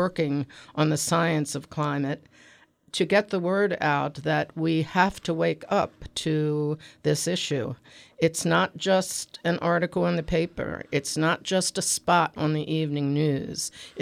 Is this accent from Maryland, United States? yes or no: yes; Baltimore, Maryland, United States; Reflections on Baltimore, my hometown.